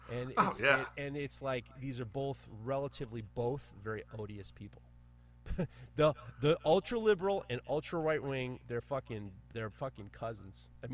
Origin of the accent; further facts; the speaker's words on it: New York, United States; it's not too hard to figure out where I'm Jewish guy from New York.